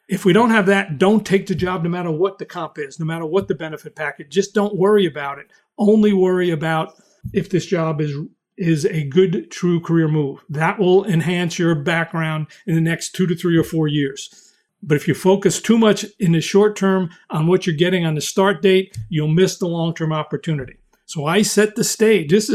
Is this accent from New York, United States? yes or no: yes; New York, United States; I'm from New York and I've lost search assignments because I'm forceful